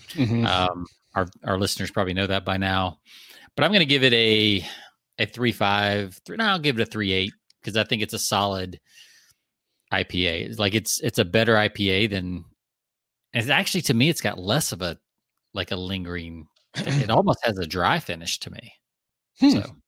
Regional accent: Georgia, United States; growing up in Georgia with all the pine trees, like in the spring.

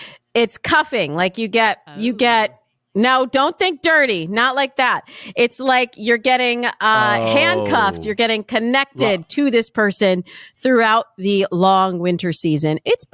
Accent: Michigan, United States; now in California, United States; I can't handle the cold, which is one of the reasons I live in California, even though I'm from Michigan.

